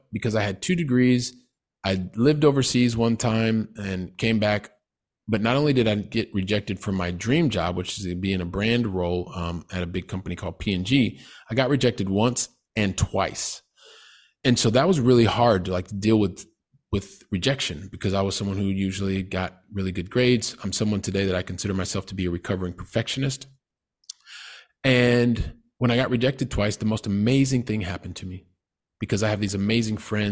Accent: Ohio, United States; also born or lived in Colorado / Texas; I was born in Ohio. We lived in Colorado and Texas.

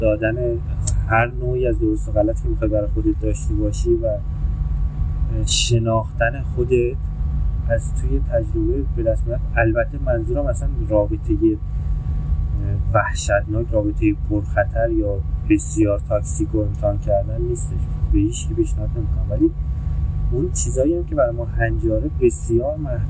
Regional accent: Iran; تو روان همه ما ایرانی ها هست، حداقل تو دهه‌ای که ما به دنیا اومدیم،

